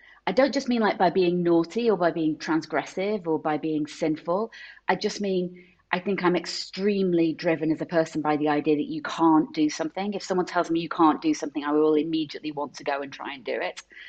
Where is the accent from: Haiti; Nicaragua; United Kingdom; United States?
United Kingdom; Salford, North West England; And I'm from Salford. Salfordians are always very keen to point out that Salford is not Manchester.